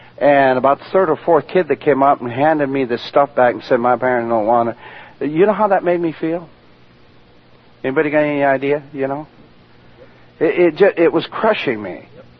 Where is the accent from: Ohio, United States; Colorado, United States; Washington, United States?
Washington, United States; Lakewood; when I was littler, we were raised in Lakewood till we moved to Ruston.